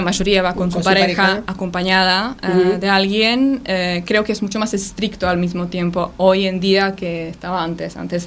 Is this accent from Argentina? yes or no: no; Slaný, Central Bohemian Region, Czechia; born there; Spanish is a second language; Yo, por ejemplo, nací en una ciudad de 15.000 habitantes, una ciudad chiquita.